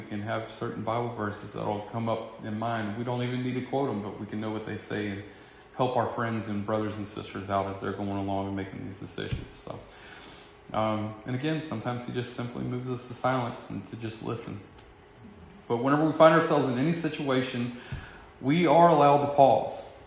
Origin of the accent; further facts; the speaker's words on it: Louisiana, United States; I got too much hot sauce clogged up in my brain from being Cajun.